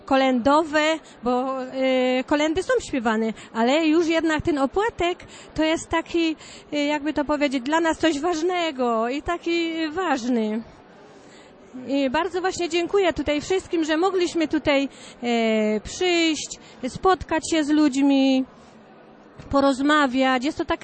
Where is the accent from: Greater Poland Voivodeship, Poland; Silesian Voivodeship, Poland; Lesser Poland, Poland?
Silesian Voivodeship, Poland; Ruda Śląska; Jestem z Rudy Śląskiej, z parafii świętego Piusa X.